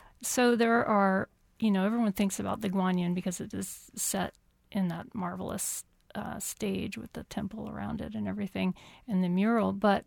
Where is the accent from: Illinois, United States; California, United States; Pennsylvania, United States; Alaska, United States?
California, United States; oh, I'm from California. Can I go to Kansas?